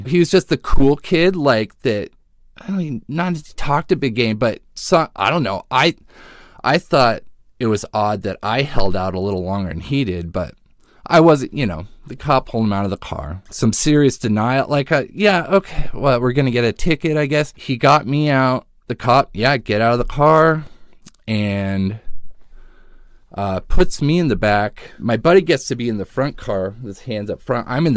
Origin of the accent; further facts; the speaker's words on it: San Diego, California, United States; born there; I was born in San Diego, moved up to the Pacific Northwest here.